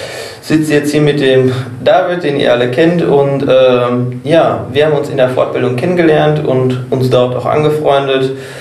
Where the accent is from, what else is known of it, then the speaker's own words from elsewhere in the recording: North Rhine-Westphalia, Germany; ich komme aus dem Sauerland